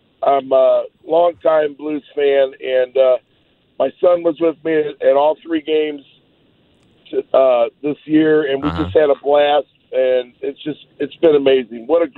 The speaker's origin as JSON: {"language": "English", "town": "Belleville", "region": "Illinois", "country": "United States", "tie": "born or raised there", "said": "I grew up in Belleville. I'm a Belleville boy."}